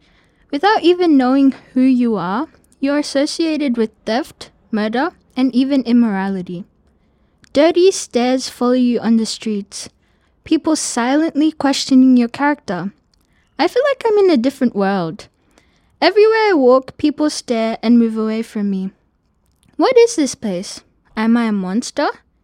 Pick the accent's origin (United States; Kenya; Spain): Kenya; I am Kenyan.